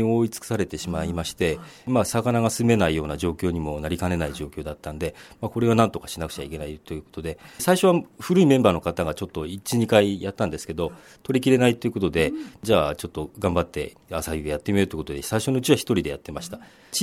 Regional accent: Fujisawa, Kanagawa, Japan; also born or lived in Tokyo; ほとんどが鵠沼で育ったっていうふうに言っても過言ではありません

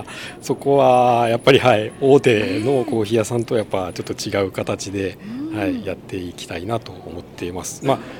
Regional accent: Fujisawa, Kanagawa, Japan; moved away as an adult; 生まれ育ち藤沢で、就職で一回東京行ったり大阪行ったりして、はい、2002年の終わり頃に富士山に戻ってきました

